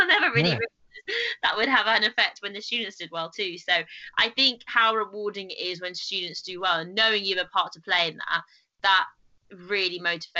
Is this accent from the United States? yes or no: no; London, United Kingdom; because we're both from London